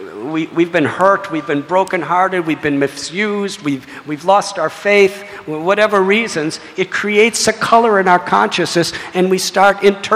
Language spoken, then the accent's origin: English; United States; I was brought up in America, and I was taught that we gained independence from the British